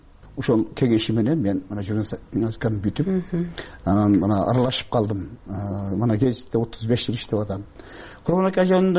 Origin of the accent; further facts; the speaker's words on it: Batken Region, Kyrgyzstan; Мен Лейректенмин.